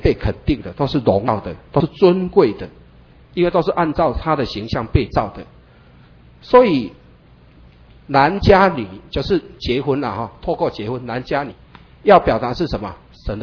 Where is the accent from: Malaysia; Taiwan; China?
Taiwan; 我们台湾绝对不能再讲，我们台湾人口是2300万，不能再这样讲了。